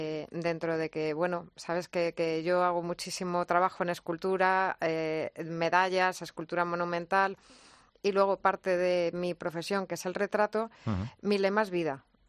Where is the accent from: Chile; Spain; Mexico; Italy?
Spain; Madrid, Community of Madrid; soy madrileña.